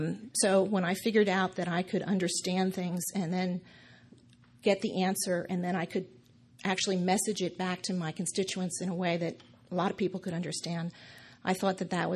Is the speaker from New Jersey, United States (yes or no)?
yes; New Jersey, United States; My father was a borough councilman in our little town. I grew up in Hudson County, New Jersey, where the dead voted Democratic.